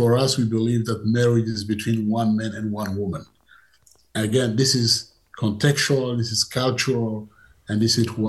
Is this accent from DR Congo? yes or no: yes; DR Congo; English is a second language; Our culture, like in my culture, I'm from the Luba tribe.